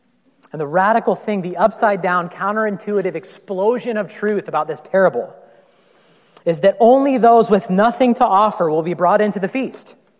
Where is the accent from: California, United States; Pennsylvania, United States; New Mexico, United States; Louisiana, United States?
California, United States; Truckee; I can remember growing up in Truckee with the snow outside